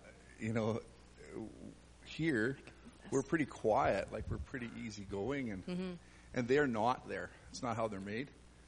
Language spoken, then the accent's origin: English; Canada; We're from Canada. You don't do that in church.